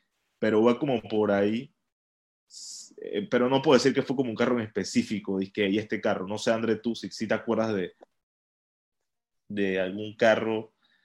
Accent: Panama; que somos de Panamá.

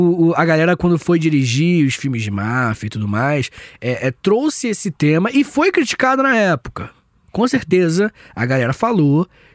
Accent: Angra dos Reis, Rio de Janeiro, Brazil; que eu sou do Rio, né? De Angra dos Reis, mais especificamente.

